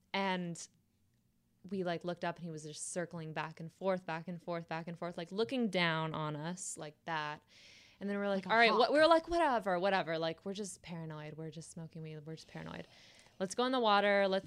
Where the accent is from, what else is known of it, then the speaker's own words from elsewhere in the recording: Carlsbad, California, United States; Carlsbad.